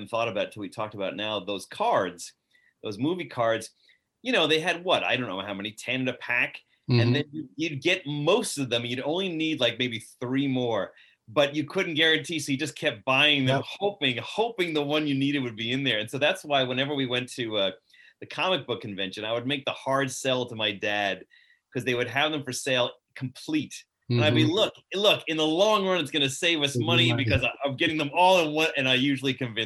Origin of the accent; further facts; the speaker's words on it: New York, United States; I grew up on Long Island.